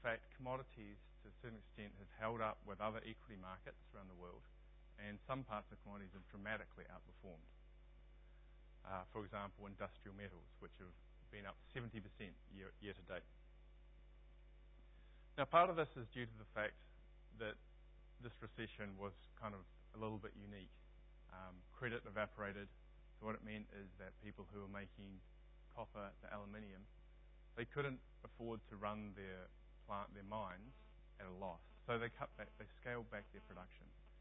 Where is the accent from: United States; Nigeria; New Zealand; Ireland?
New Zealand; now in London, United Kingdom; As I said, I'm from London, but I'm not English. I'm from across the ditch